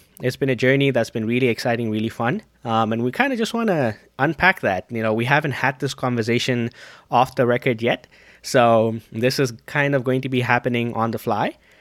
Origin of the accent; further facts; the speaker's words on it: Zambia; we grew up together in Zambia